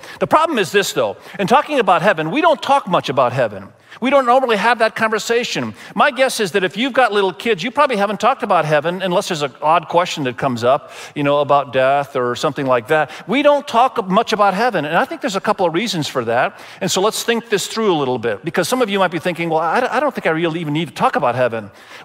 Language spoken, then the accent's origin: English; Indonesia; moved away; I lived in Indonesia. Many of you know I was grown up, I was raised in Indonesia